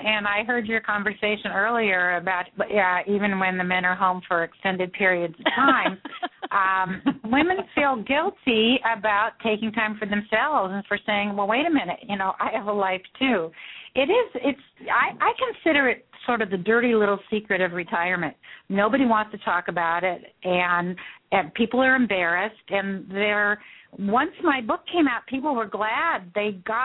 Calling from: Berkeley, California, United States; Actually, I live in San Francisco, but I'm calling from Berkeley

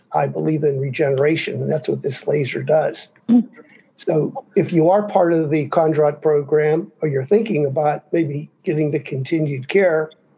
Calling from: Hanoi, Vietnam; I'm calling you from Hanoi, Vietnam. My wife and I are here. We've been here for the last week.

